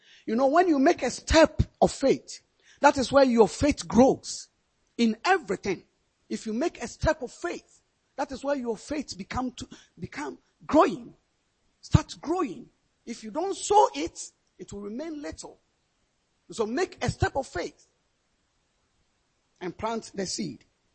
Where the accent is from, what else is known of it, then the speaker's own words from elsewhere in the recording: Ghana; I am African Ghanaian. I'm from Ghana.